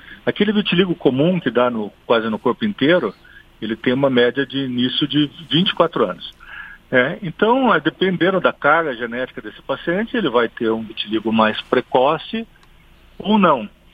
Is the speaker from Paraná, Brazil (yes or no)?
yes; Paraná, Brazil; Eu sou aqui do Paraná, só tem em Curitiba, Londrina e acabou